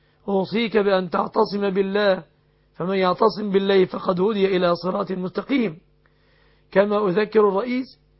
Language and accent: Arabic; Egypt; أسأل الله أن يحفظ بلادنا مصر